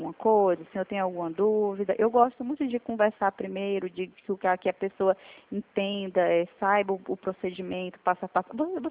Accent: Brasília, Federal District, Brazil; Eu sou aqui de Brasília, você é de Goiânia, né? Eu tenho parentes aí de Goiânia.

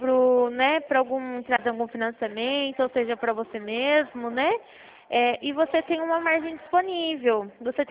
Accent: Bauru, São Paulo, Brazil; Eu sou daqui de Bauru também.

